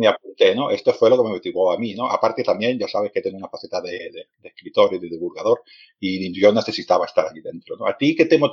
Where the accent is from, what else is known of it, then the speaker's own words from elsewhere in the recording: Badalona, Catalonia, Spain; Soy de Baétulo y las ruinas romanas de Baétulo me hicieron enamorarme de Roma